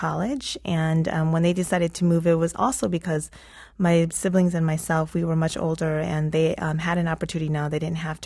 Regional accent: Hamtramck, Michigan, United States; also born or lived in Detroit; We were resettled in Detroit, Michigan. So I grew up in Hamtramck, and then I grew up in Detroit most of my life, and then a little bit in the suburbs.

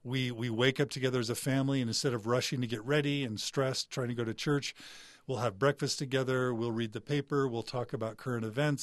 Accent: Texas, United States; and I was raised Mormon, very devout and active, but I was raised in Texas, so I wasn't raised in Utah.

